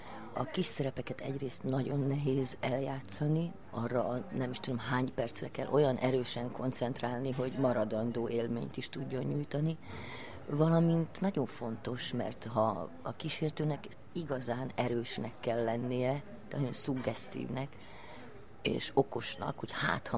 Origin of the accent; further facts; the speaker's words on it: Somogy, Hungary; born there; születtem, Kaposvár mellett egy faluban